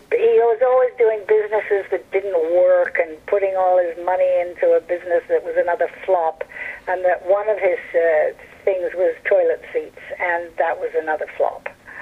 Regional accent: United Kingdom; he's Australian and I'm British, and the Australians don't like the Brits.

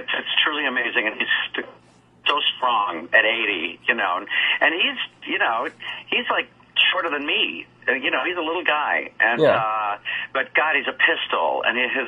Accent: New York, United States; now in Hollywood, United States; I am in the West Coast now, and I am still a New Yorker at heart.

